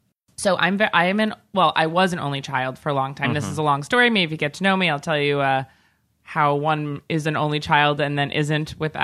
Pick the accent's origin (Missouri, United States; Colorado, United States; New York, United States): New York, United States; Because I'm from Long Island, as I have to mention